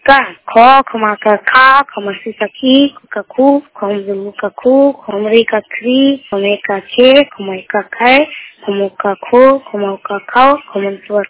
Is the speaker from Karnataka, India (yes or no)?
no; Bhagalpur, Bihar, India; मैं जगरिया झंडापुर से बोल रहा हूँ। … मेरा जिला भागलपुर है, मैं बिहार से बोल रहा हूँ।